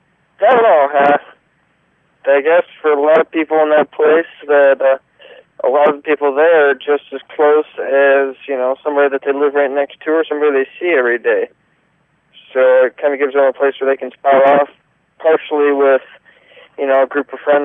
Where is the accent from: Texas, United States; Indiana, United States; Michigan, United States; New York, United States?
Michigan, United States; I am from Michigan.